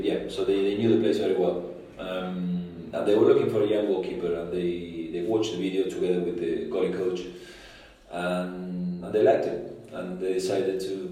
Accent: Buenos Aires, Argentina; I'm from Buenos Aires, the capital, so a big city, a bit like London. I had a lot of friends around, and I had a nice childhood really, working class parents.

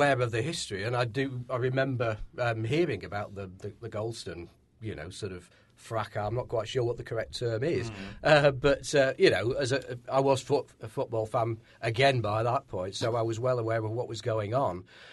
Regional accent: Manchester, North West England, United Kingdom; moved away as an adult; But then I went to university and I moved away from Manchester.

